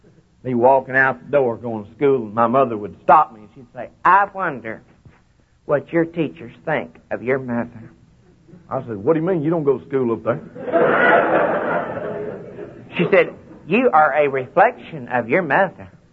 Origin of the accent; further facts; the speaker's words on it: Austin, Texas, United States; I was born and raised down there in Austin, Texas, lived all my life.